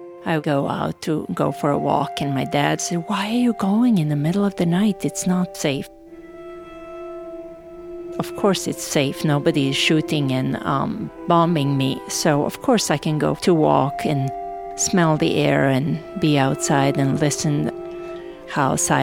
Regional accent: Novi Sad, Vojvodina, Serbia; I said, I'm not a refugee. I am from Novi Sad. I'm going home. I'm not a refugee.

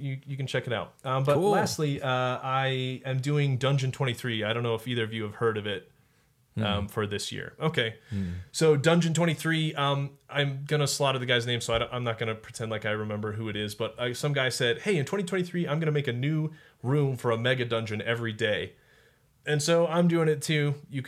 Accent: Colorado, United States; I grew up in Colorado, so it's the Rockies.

